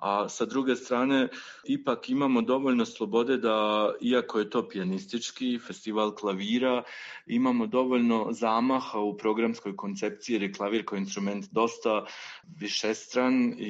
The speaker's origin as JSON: {"language": "Serbian", "country": "Bosnia & Herzegovina", "said": "Ja sam sam rodom iz Bosne, nikada nisam bio u Vranju."}